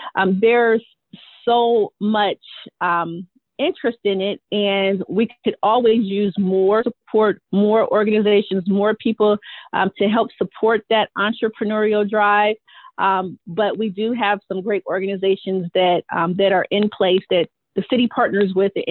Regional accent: Youngstown, Ohio, United States; Well, I am born and raised in Youngstown. I have been with the city of Youngstown for 23 years in the economic development.

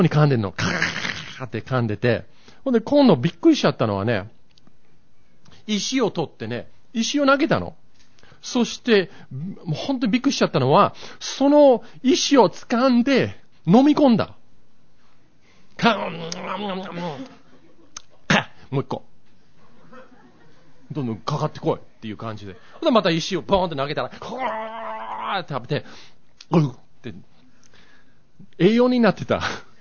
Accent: Yokohama, Kanagawa, Japan; 子供の時に私は横浜に住んでたんですけれども、小学校、家から小学校までだいたい30分歩いてたんですね。

